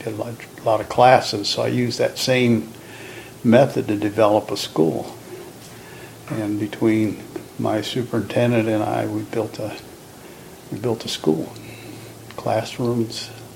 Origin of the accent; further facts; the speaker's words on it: Hobart, Indiana, United States; also born or lived in Gary; Well, I was born in Gary, Indiana, in 1937, September the 5th. And we moved from there to a little town out of Gary, Hobart, Indiana, and that's where I was raised.